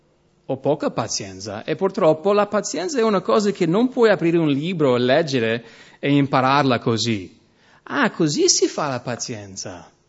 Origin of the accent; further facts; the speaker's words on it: United States; now in Italy; Forse un po' meno qui che in America, però sai da dove vengo io?